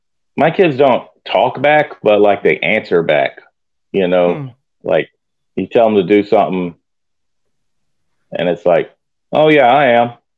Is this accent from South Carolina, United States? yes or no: no; Texas, United States; growing up in Texas in the 1980s, when I was a kid, like, I was on my best behavior all the time